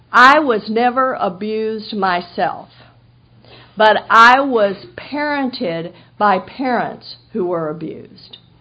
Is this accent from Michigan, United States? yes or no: no; Texas, United States; you know, I'm a Texan, so in Texas, maybe in Florida you do too, in Texas we puff up.